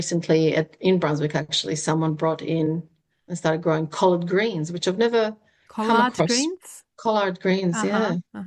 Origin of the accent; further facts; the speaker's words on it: Israel; all the spices, all the herbs, vegetables that I've never seen before growing up in Israel.